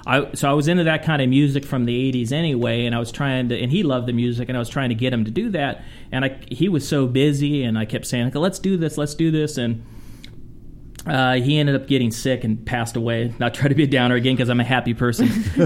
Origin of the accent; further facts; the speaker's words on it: United States; because I grew up in America, it's not as robotic as the European music.